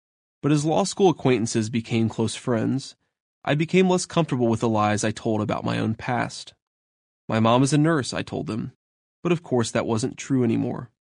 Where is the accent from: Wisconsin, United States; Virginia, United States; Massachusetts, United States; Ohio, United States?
Ohio, United States; my parents didn't go to college, and I grew up in Ohio.